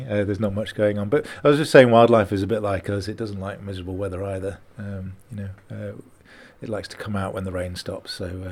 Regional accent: Manchester, North West England, United Kingdom; I grew up in Manchester

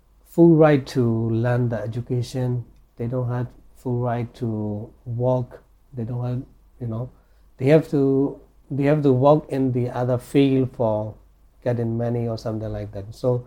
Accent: Rakhine State, Myanmar; born there; English is a second language; because when I was born in the Rakhine State, they don't have that kind of process in that area for the Rohingya people.

